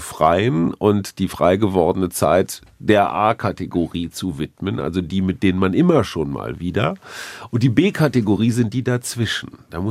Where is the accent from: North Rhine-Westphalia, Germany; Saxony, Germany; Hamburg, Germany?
North Rhine-Westphalia, Germany; Münster; Ich komme aus Münster.